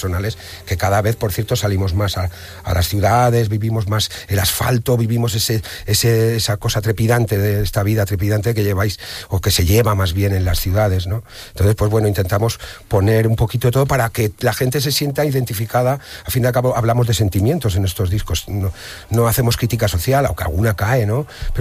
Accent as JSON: {"language": "Spanish", "town": "Ibiza", "region": "Balearic Islands", "country": "Spain", "said": "que lo hablamos nosotros, los isleños, los ibicencos, ¿no? Los de Baleares."}